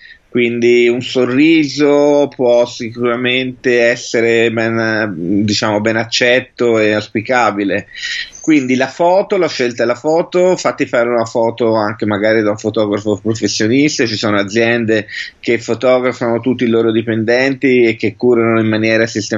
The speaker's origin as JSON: {"language": "Italian", "town": "Florence", "region": "Tuscany", "country": "Italy", "tie": "born there", "moved": "as an adult", "lives_now": "Milan, Italy", "said": "Io sono nato a Firenze e a 26 anni mi sono trasferito a Milano per lavoro."}